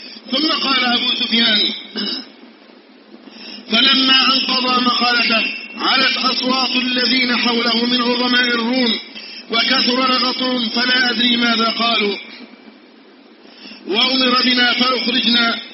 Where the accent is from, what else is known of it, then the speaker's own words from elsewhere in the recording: Egypt; اللهم احفظ بلدنا مصر أمن الأمانة